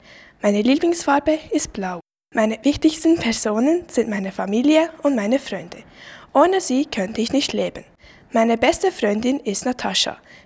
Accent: Switzerland; born there; bin 13 Jahre alt. Geboren bin ich in der Schweiz.

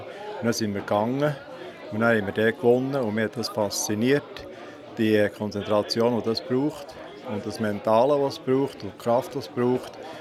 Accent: Hindelbank, Bern, Switzerland; Also ich bin auch in der Hindelbank aufgewachsen.

